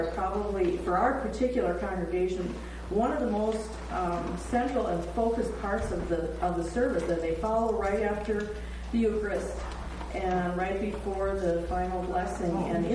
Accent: Northfield, Minnesota, United States; from Northfield in Minnesota.

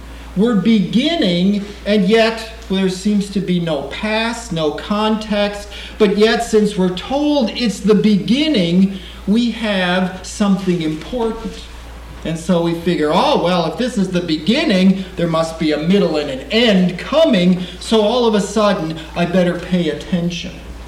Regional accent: Saskatoon, Saskatchewan, Canada; I'm from Saskatoon, Saskatchewan.

